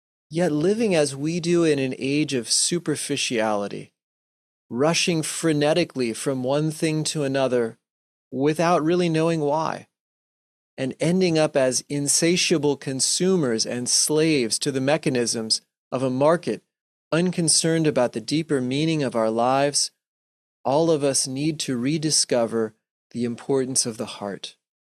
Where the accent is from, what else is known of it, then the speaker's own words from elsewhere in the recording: Connecticut, United States; born there; originally I'm from I was born in Connecticut. I grew up across country, and my dad was in the Navy